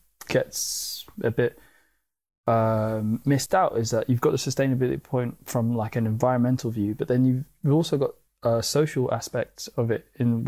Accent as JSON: {"language": "English", "town": "Norwood Junction", "region": "London", "country": "United Kingdom", "tie": "born or raised there", "said": "Like I grew up in Norwood Junction, like from when I was 3 years old."}